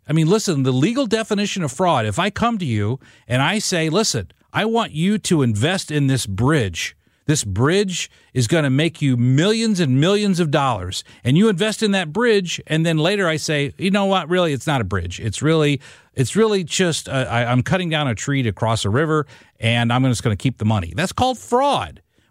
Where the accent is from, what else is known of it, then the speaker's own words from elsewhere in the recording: Illinois, United States; Listen, I grew up in Southern Illinois. All my relatives, all my blood relatives still live in Southern Illinois.